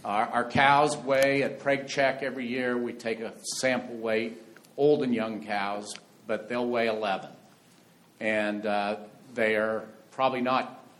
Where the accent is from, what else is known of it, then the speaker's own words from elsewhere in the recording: Juanita, Nebraska, United States; from Juanita, Nebraska. I'm the fourth generation on our family's operation. My great-grandparents came out and homesteaded in 1886